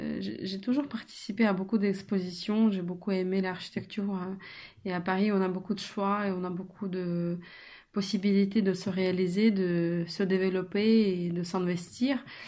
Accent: Kyiv, Ukraine; also born or lived in Poltava; Du coup, je suis ukrainienne, je viens d'Ukraine, je suis de Kiev, donc la capitale, voilà, où j'ai vécu pendant 7 ans. Et avant, j'étais de Poltava, donc c'est une petite ville ukrainienne

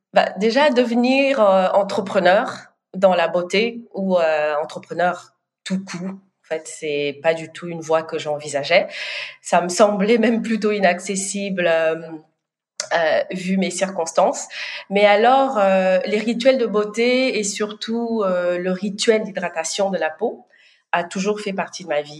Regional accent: Normandy, France; Donc moi, j'ai grandi en Basse-Normandie, dans l'Orne

